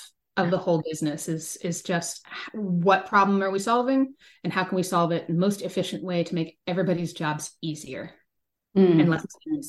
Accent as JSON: {"language": "English", "region": "California", "country": "United States", "tie": "born or raised there", "said": "I came by virtue of growing up in the Bay Area and surrounded by all the big tech firms that you've heard of, Apple, Google, Yahoo, all of those."}